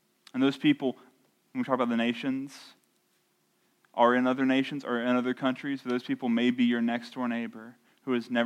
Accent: Marion, North Carolina, United States; It's easy growing up in Marion, North Carolina, to assume that everyone just knows the gospel

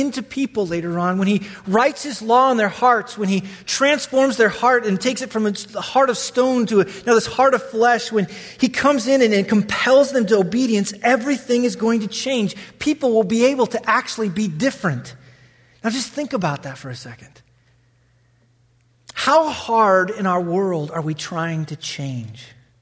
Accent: Wyoming, United States; I grew up in Wyoming, bro.

